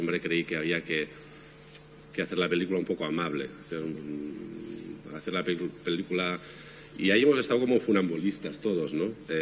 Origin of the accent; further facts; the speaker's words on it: Argentina; El personaje de la película es actor, yo soy actor. Es argentino, yo soy argentino.